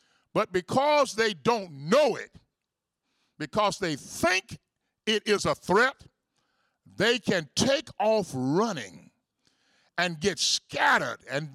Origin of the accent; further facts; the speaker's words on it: Texas, United States; I'm from Texas originally, even though my mother is from the great state of Mississippi.